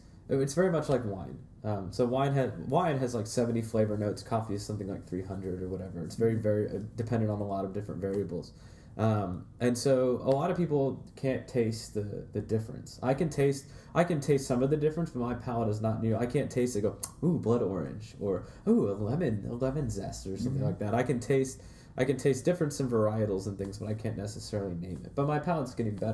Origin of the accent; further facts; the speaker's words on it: Fort Wayne, Indiana, United States; I know my hometown in Fort Wayne, there's a shop there that has one of the, has a clover still.